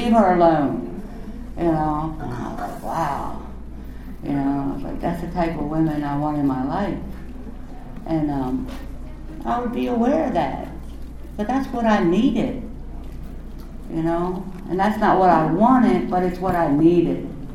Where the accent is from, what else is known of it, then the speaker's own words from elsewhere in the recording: Maryland, United States; now in Frederick, United States; You know, I moved to Frederick. That's where I live now. I'm from Montgomery County. I got clean in Montgomery County.